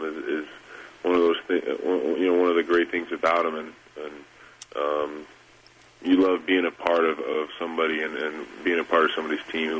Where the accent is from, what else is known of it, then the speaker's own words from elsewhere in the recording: Oklahoma, United States; I grew up in Oklahoma. I went and played college basketball in Oklahoma, and you know, I was an Oklahoma guy all the way.